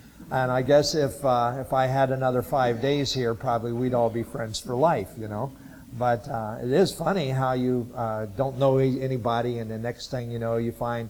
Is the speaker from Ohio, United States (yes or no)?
yes; Lebanon, Ohio, United States; I'm originally from Lebanon, Ohio. My dad and mom both were raised down in the hills of Kentucky, eastern Kentucky.